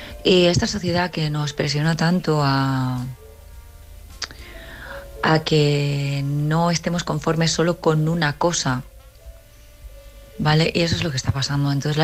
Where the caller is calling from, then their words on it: El Prat de Llobregat, Catalonia, Spain; del Prat de Llobregat y bueno, siento que sea un poco triste este mensaje